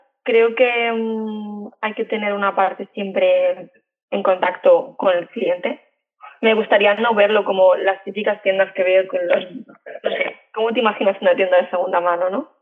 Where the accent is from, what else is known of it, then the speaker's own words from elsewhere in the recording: Madrid, Community of Madrid, Spain; yo soy de Madrid y mi vida siempre ha sido viajando por mi trabajo